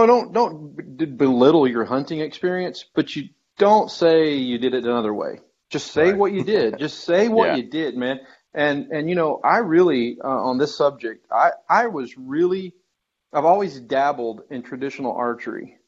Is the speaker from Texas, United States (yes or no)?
yes; Texas, United States; also born or lived in Colorado / New Mexico; I live in Texas. I'm from Texas. I lived in Colorado. I lived in New Mexico. I'm back in Texas.